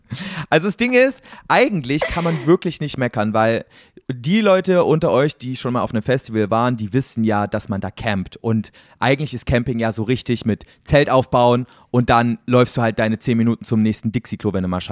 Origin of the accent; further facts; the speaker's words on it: East Germany, Germany; Ich komme aus Ostdeutschland, da gab es keine Wurfzelte, da gab es nur die mit den Heringen.